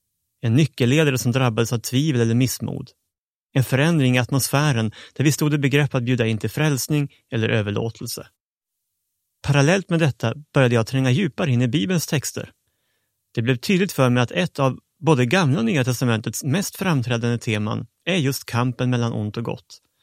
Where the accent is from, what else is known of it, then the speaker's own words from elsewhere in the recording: Sweden; i alla fall i Sverige. Där jag kommer från har man visserligen inte förnekat att det skulle finnas något sånt som en andlig kamp.